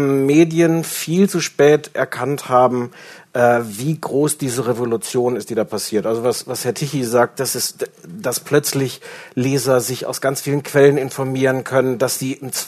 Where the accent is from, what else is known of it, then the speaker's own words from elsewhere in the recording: Osnabrück, Lower Saxony, Germany; Das war irgendwie wo das Krankenhaus ist, wo ich geboren bin, aber nicht, wo ich groß geworden bin. Und es ist dann einfach ein Vorort von Osnabrück.